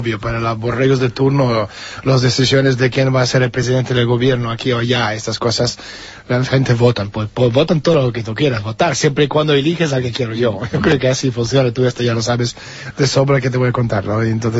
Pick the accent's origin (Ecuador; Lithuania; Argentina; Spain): Lithuania; born there; first language Russian; Spanish is a second language; moved away; no soy lituano, nací en República Soviética de Lituania, somos rusos, hablamos ruso, no hablamos lituano